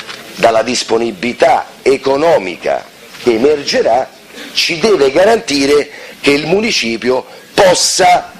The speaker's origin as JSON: {"language": "Italian", "town": "Rome", "region": "Lazio", "country": "Italy", "said": "io sono di Capannelle"}